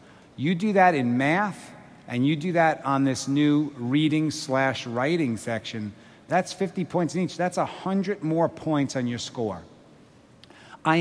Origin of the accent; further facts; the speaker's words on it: Long Island, New York, United States; accent: Long Island; So I grew up on Long Island in New York. Any folks from Long Island? Show of hands. All right. All right, great. So bear with me if you can hear my Long Island accent.